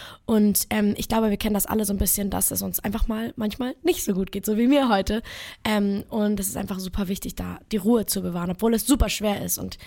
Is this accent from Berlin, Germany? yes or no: yes; Berlin, Germany; Ich komme aus Friedrichshain